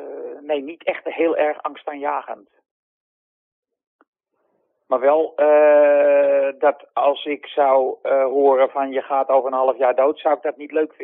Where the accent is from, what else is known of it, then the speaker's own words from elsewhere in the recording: Amsterdam, North Holland, Netherlands; Ik kom uit Nieuw-West, hè?